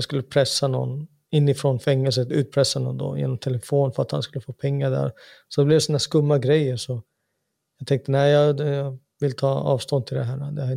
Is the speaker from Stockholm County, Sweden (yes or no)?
yes; Jordbro, Stockholm County, Sweden; Vi var barndomsvänner från Jordbro.